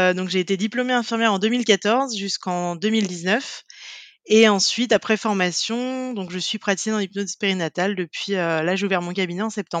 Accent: Angers, Pays de la Loire, France; now in Nantes, France; j'ai 32 ans, je suis originaire d'Angers et j'habite à Nantes depuis quelques années maintenant.

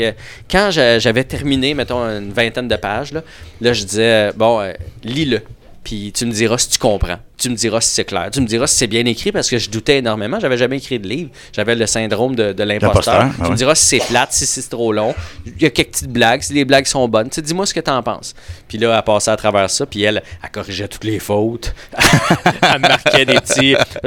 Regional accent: Maskinongé, Quebec, Canada; En plus que c'était à Louisville, dans mon patelin. Moi, j'ai grandi à Masquinongé.

